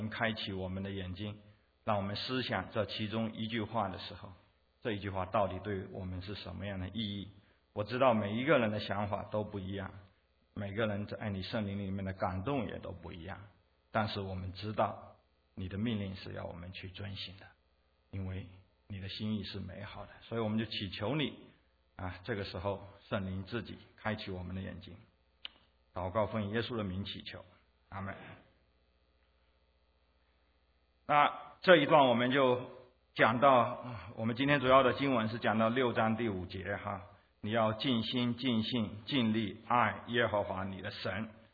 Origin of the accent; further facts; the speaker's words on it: China; 可能你跟我同个年代人，或者比我早一些年代人，从大陆来的，比较知道中国人里面还有一种爱叫哥们义气的爱。